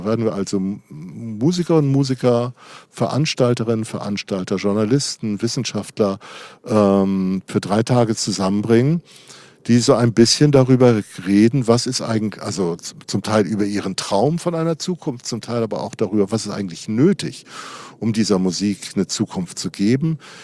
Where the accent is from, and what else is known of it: Darmstadt, Hesse, Germany